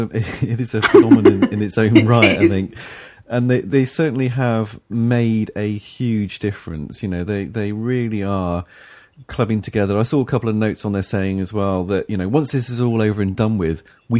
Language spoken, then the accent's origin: English; United Kingdom; being British